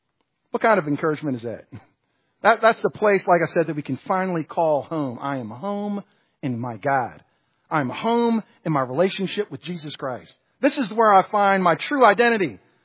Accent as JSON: {"language": "English", "region": "New York", "country": "United States", "tie": "born or raised there", "lives_now": "-", "said": "My dad's from the South. My mom's from Jamaica. I grew up in upstate New York."}